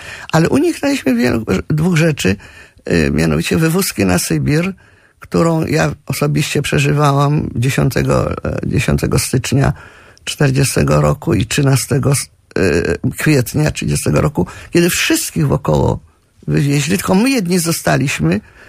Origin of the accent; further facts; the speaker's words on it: Rivne Oblast, Ukraine; No cieszę się, że pochodzę z kresu, bo to dużo, dużo daje wspomnień i przeżyć pewnych jakiegoś nastawienia do życia. To była wieś, normalna wieś ukraińska pod Równem